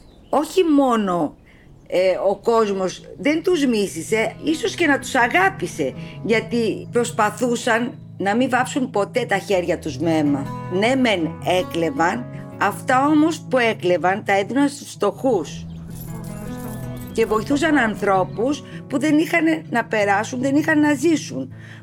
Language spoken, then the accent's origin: Greek; Ancient Epidaurus, Peloponnese, Greece; είμαι από την Αρχαία Επίδαυρο